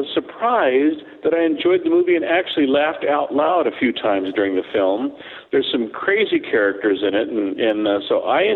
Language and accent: English; San Diego, California, United States; You're in California, and I'm from San Diego